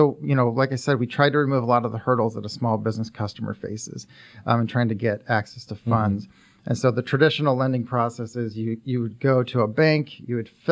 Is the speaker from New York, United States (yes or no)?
no; Chicago, Illinois, United States; Yeah, so I'm from Chicago originally, and moved out to Boston after college